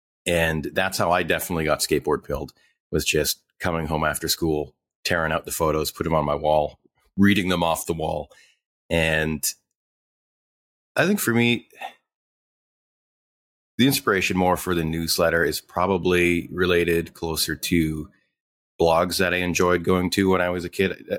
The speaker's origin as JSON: {"language": "English", "region": "Alberta", "country": "Canada", "tie": "born or raised there", "said": "that's the only magazine we got up in my hometown in Northern Alberta."}